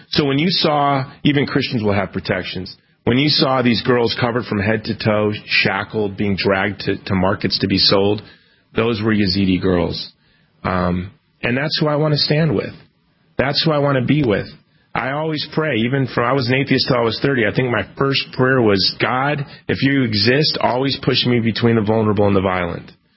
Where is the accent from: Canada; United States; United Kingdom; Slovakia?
United Kingdom; England; Look, we're English. Like, my ancestors hadn't even landed in England from Normandy yet.